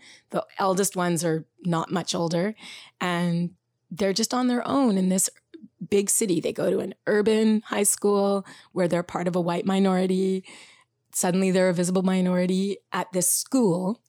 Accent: Canada; now in United States; people find out I'm from Canada

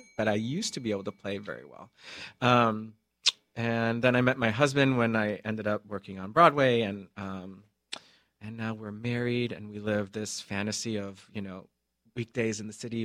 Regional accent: Mexico City, Mexico; also born or lived in Tampa, Florida; So I was born in Mexico and in Mexico City. And we actually had two attempts to living in the U.S. The first time was in Florida, in Tampa.

